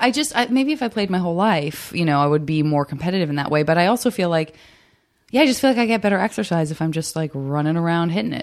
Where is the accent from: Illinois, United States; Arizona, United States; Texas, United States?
Arizona, United States; Tucson; It just reminds me of all my summers growing up in Tucson and just being too hot to do anything.